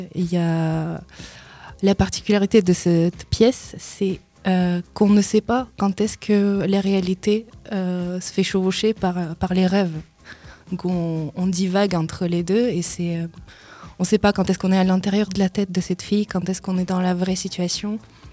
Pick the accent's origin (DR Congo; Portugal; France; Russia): Russia; Moscow; French is a second language; moved away as an adult; also born or lived in Ukraine; Je viens de Moscou, je viens de l'Ukraine à la base, mais depuis mes 3 ans, j'ai vécu à Moscou jusqu'à mes 22.